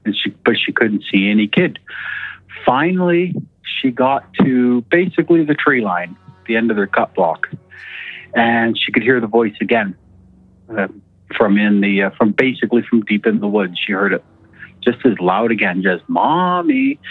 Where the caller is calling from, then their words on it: Alberta, Canada; calling from Alberta.